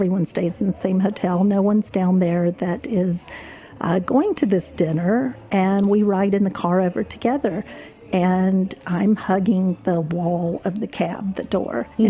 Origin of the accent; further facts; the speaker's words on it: Alabama, United States; Remember, I'm from Alabama.